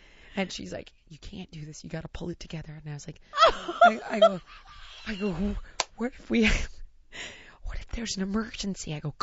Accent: United States; because that's how I know it as an American.

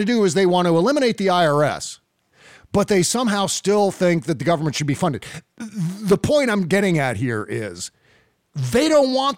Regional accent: United States; I feel as though this is just my civic duty to pay my fair share as an American

